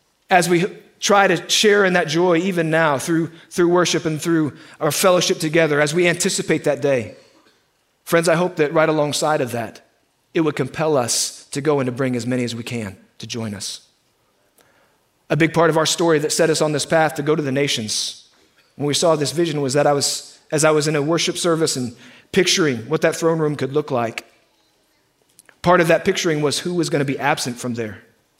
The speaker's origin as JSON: {"language": "English", "town": "Kansas City", "region": "Missouri", "country": "United States", "tie": "born or raised there", "said": "I mentioned I'm from Kansas City area originally, grew up in a cattle ranch about 30 miles north of KC."}